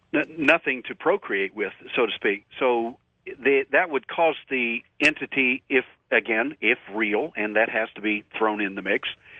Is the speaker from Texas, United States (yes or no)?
yes; Texas, United States; I'm from Texas, so I'm going to use a Texas terminology here, like a calf looking at a new gate.